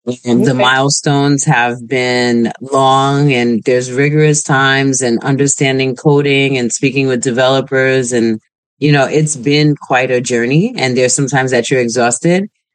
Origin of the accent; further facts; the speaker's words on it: United States; born there; I'm first generation Haitian. Okay. So I was born in America. So I speak Creole, but I speak English.